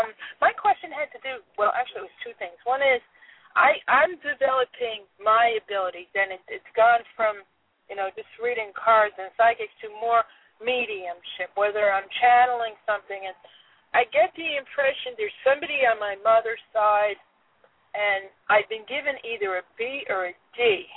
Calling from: Connecticut, United States; I'm calling you from Connecticut.

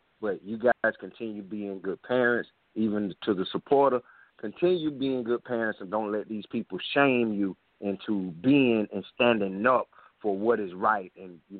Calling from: South Carolina, United States; Hey, what's going on, family? I'm calling from South Carolina, man.

